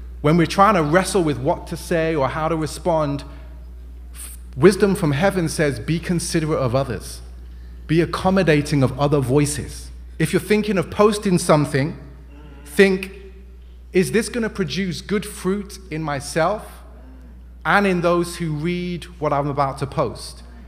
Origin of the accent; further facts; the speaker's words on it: England, United Kingdom; and I'm English, so I'll say it this way